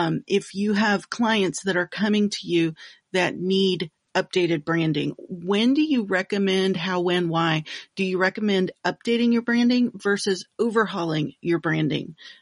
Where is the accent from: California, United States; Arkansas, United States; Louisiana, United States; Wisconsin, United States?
Wisconsin, United States; Milwaukee; now in Dallas, United States; I grew up in Milwaukee, which has a very large Jewish community.